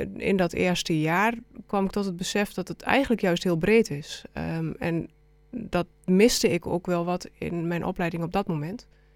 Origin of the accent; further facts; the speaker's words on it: Vriezenveen, Overijssel, Netherlands; Mijn vader was vroeger een melkveehouder. Dus ik woon ook nog steeds eigenlijk in het buitengebied van Vriezenveen.